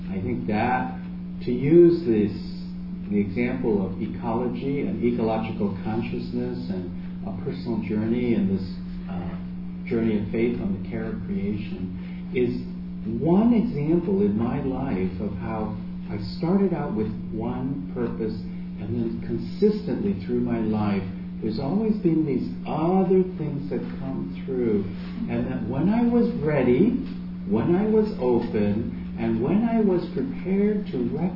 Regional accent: San Francisco, California, United States; also born or lived in Boston, United States; growing up in the North Beach, where part of our daily life was people like Carol Doda, like Lawrence Ferlinghetti, like Phyllis Diller.

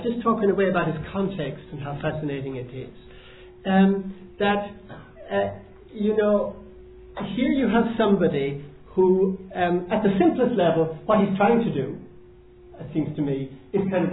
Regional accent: Ireland; so that's my just few thoughts on as speaking as an Irish person

